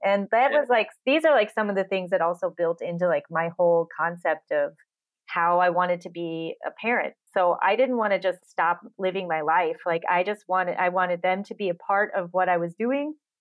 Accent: Midwest, United States; also born or lived in San Francisco; I grew up in the Midwest of the States, and I moved to San Francisco to go to art school

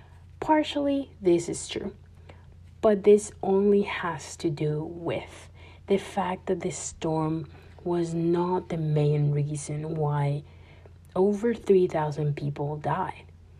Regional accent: Paraguay; Growing up in Paraguay, I never actually heard of Puerto Rico as a so-called territory of the United States.

